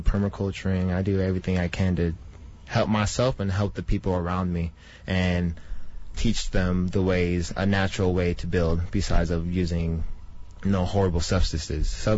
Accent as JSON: {"language": "English", "town": "Los Angeles", "region": "California", "country": "United States", "tie": "born or raised there", "said": "I grew up in L.A."}